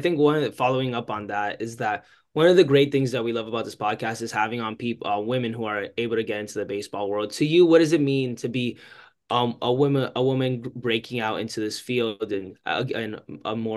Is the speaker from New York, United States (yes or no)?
no; Miami, Florida, United States; I think that one thing that I love, especially like I'm being from Miami, is like the amount of like life that comes into these gloves.